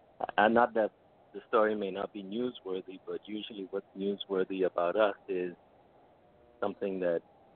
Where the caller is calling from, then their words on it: East Coast, United States; East Coast. How are you?